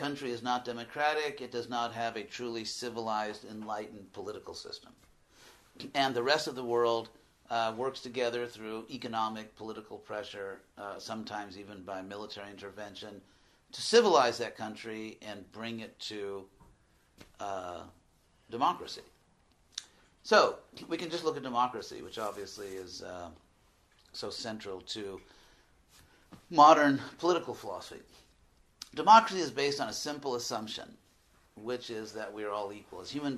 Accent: United States; I mean, I'm from America, where we have the honor and the pleasure of living in a plutocracy

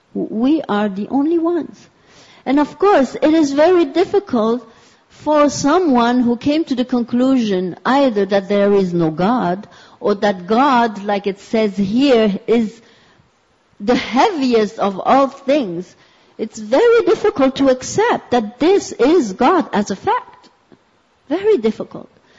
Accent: Berlin, Germany; And here I was in the backyard of my hometown in Berlin, in the temple.

